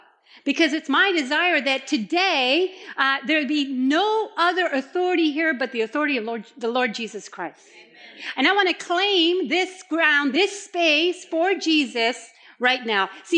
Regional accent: Puerto Rico; I grew up in Puerto Rico, and there are a lot of windy roads there.

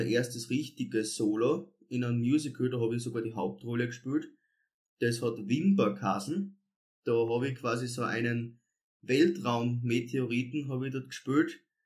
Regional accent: Edelschrott, Styria, Austria; ich komme ja ursprünglich aus dem Bezirk Volzberg, aus Edelschrott, habe dort meine Kindheit verbracht

